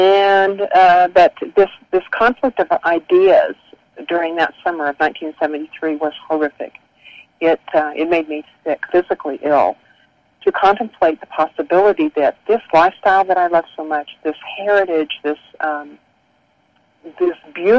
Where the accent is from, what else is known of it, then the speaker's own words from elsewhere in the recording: Albuquerque, New Mexico, United States; And I came back to Albuquerque, New Mexico, my hometown, for work during the summer between my junior and senior years at BYU.